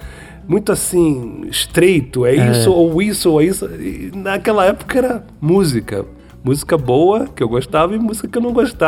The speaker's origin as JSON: {"language": "Portuguese", "region": "Rio de Janeiro", "country": "Brazil", "tie": "born or raised there", "said": "eu nasci e fui criado no Rio de Janeiro, no bairro da Zona Norte, chamado Engenho de Dentro."}